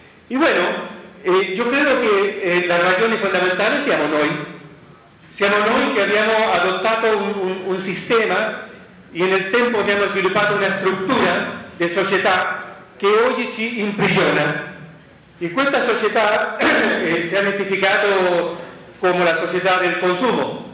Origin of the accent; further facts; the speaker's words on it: Chile; Italian is a second language; Io vengo dal Cile